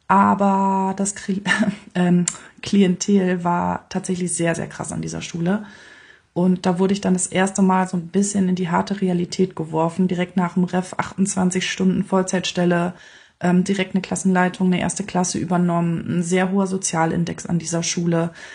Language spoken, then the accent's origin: German; North Rhine-Westphalia, Germany; born there; Ich komme gebürtig aus der Nähe von Münster und hier wollte ich auch ganz gerne wieder hin.